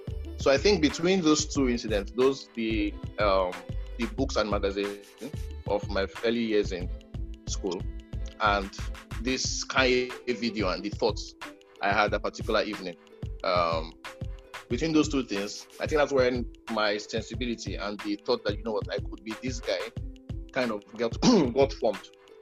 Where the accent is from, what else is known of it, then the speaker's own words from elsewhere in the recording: Lokoja, Kogi, Nigeria; for me, a small town boy, I grew up in Lokoja with my mother.